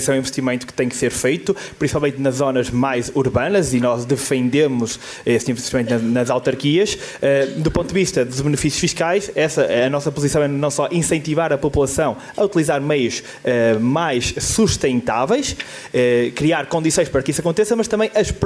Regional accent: Celorico de Basto, Norte, Portugal; Eu sou de Celúrico de Bastos

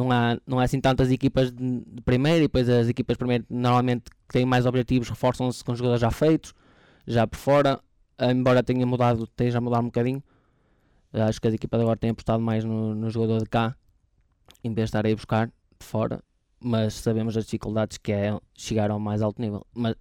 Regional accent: Guimarães, Norte, Portugal; Eu fiz a formação num clube de Guimarães, que é da minha terra. Tive lá 11 anos.

